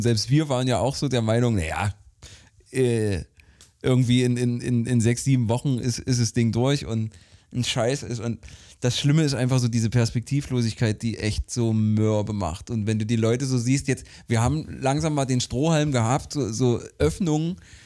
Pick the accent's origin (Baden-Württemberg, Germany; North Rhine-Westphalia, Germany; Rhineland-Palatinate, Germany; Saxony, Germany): Saxony, Germany; Dresden; meiner alten Heimat in Dresden